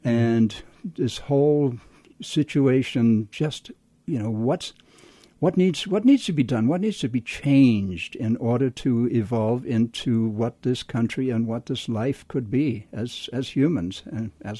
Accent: South Africa; I was a chemical engineer growing up in South Africa.

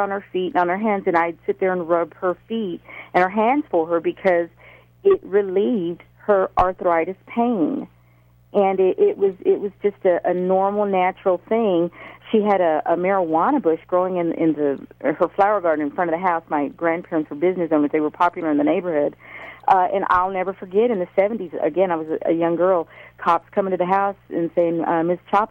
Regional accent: Texas, United States; now in Albuquerque, United States; I was born and raised in Texas. I'm American. I'm a third-generation American. Family comes from Mexico.

